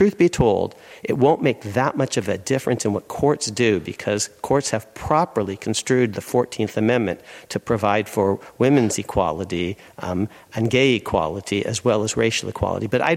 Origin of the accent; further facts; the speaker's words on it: California, United States; I'm from California, and some of the amendments have been good and some of them have been bad.